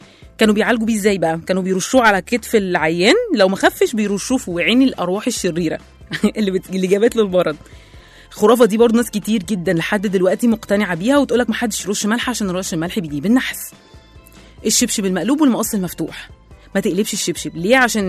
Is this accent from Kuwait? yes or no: no; Egypt; في شويه خرافات كده غريبه احنا بتتحكم في حياتنا كمصريين